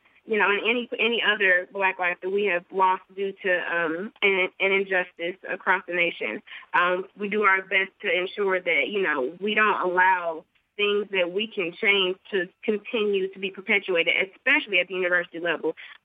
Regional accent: St. Louis, Missouri, United States; I'm from St. Louis, Missouri, actually.

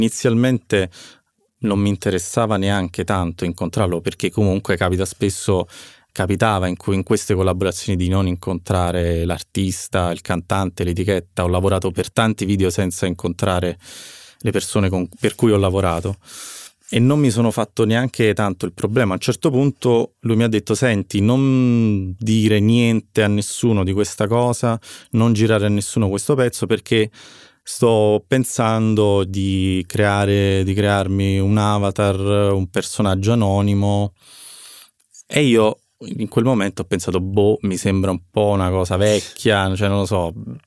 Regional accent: Naples, Campania, Italy; born or raised there; also born or lived in Rome

